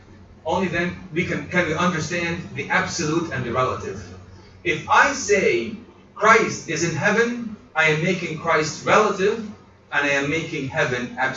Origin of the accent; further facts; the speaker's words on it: Armenia; In Armenia, we're from Armenia